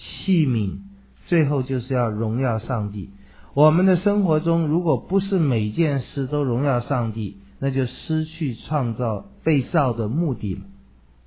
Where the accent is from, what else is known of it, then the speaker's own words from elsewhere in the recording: China; 就跟我们中国人，我不知道韩文有没有这种话，就是生而不养，养而不教